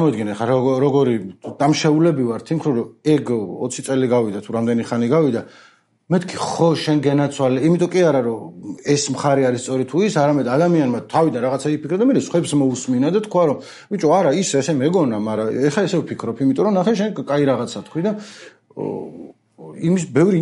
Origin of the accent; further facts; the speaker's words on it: Kakheti, Georgia; ა თუში ვარ მე